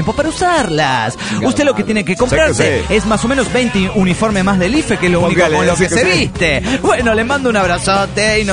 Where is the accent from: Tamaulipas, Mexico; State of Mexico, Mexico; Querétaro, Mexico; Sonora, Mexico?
Querétaro, Mexico; de Querétaro, México.